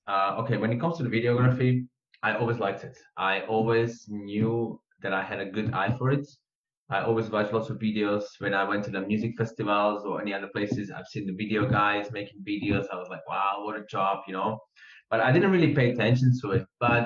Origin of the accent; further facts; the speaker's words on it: Slovakia; now in Switzerland; I'm from Slovakia originally.